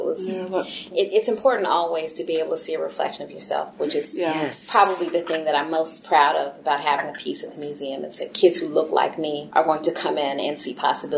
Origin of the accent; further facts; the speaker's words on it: Connecticut, United States; I'm from Connecticut. And I graduated from Boston University.